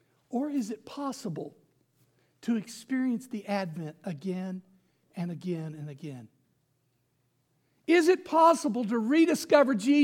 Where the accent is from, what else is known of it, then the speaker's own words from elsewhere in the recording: Baton Rouge, Louisiana, United States; Can anything good come out of Baton Rouge, Louisiana? I heard that a few times about my hometown.